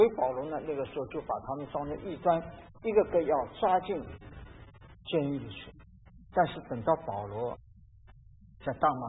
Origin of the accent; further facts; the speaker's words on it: China; 我就想到我们中国人有一句成语